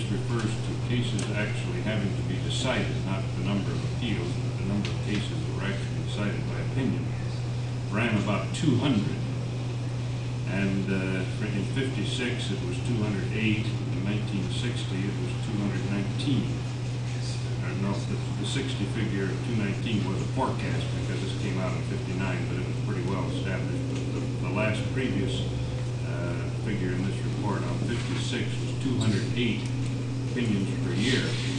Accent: Portland, Oregon, United States; I'm a lawyer from Portland.

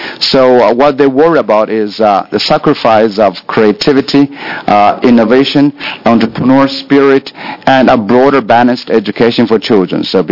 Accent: China; I grew up in China.

